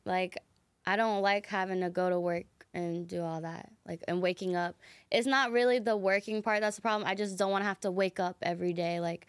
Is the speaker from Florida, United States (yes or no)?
yes; Miami, Florida, United States; From Miami.